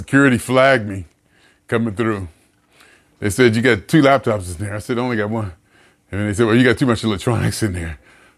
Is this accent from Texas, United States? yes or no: no; California, United States; I said, I come from California. We're just not used to this level of service.